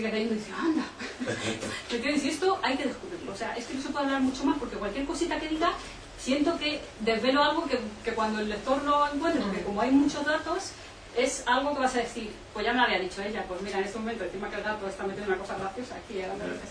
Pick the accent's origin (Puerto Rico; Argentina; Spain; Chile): Spain; Madrid, Community of Madrid; porque no conocía Madrid. ¿Cuántos somos de Madrid y no conocemos Madrid?